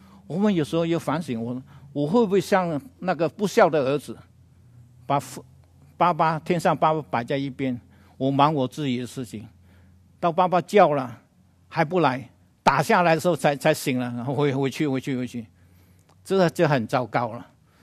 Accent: Guangdong, China; 我们广东人叫他什么老油条啊，隔夜的油条，你知道吗？

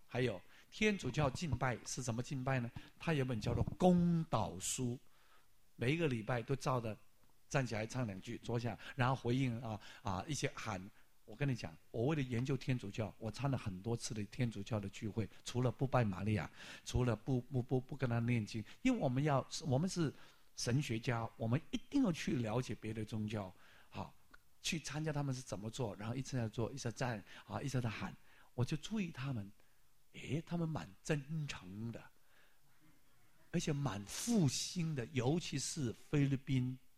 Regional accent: China; 我们中国人不是一个佛堂吗？专门做一个很大佛堂

